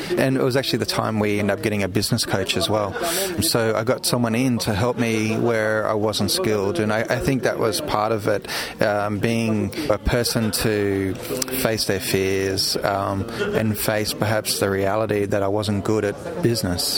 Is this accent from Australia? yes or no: yes; Australia; I'm a photographer from Australia.